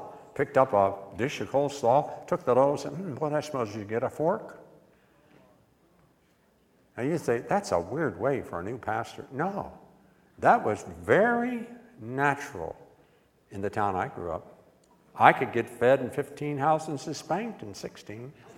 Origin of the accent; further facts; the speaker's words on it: Martinsburg, West Virginia, United States; I grew up in Martinsburg, West Virginia, and my parents were involved in establishing the Grace Brethren Church there.